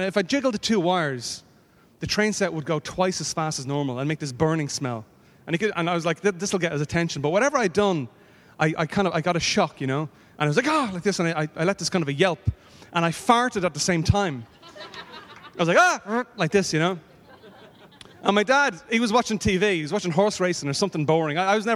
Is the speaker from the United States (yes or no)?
no; Ireland; Mine's a very short story. This will be very quick. I'm from Ireland.